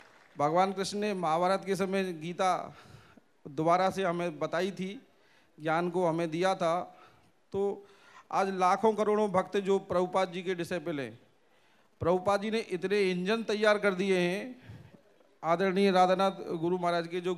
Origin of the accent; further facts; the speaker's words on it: Nandgaon, Uttar Pradesh, India; मैं नंदगांव का निवासी हूं